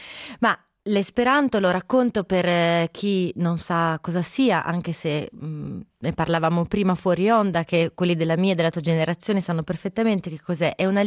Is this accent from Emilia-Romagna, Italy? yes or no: yes; Rimini, Emilia-Romagna, Italy; essendo riminese, Rimini San Marino, era un concerto anche comodo